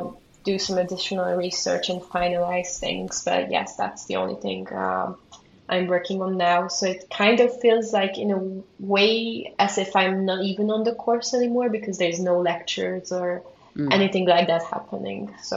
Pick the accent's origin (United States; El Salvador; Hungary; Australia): Hungary; English is a second language; moved away as an adult; now in United Kingdom; I was born and raised in Hungary, and I moved abroad to England when I was 18 for university for my BA course. My family still lives in Hungary, but I was quite set on settling down in the UK.